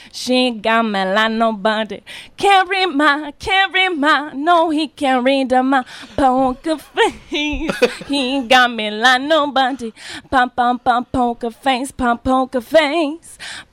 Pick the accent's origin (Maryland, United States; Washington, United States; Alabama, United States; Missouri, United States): Washington, United States; Tacoma; I'm from Tacoma, Washington.